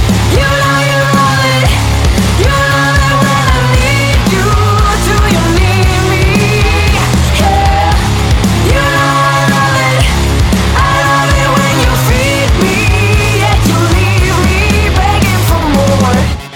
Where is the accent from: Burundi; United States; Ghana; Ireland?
Ireland; As an Irish guy, like how can you screw that up?